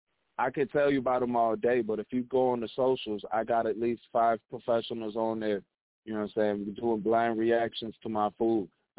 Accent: Chicago, Illinois, United States; now in St. Paul, United States; Shit, I'm from Chicago, Illinois, but I'm out here putting on for St. Paul, Minnesota, feel me?

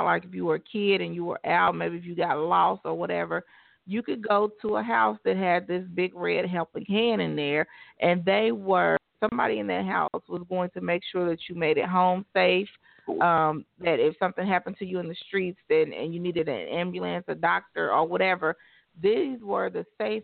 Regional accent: Midwest, United States; Okay, so I know I'm a little bit older than you, but and we're both from the Midwest.

